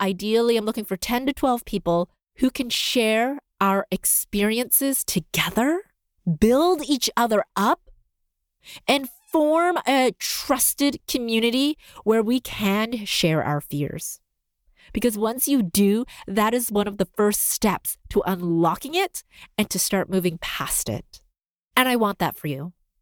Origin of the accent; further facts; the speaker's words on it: Canada; because I'm Canadian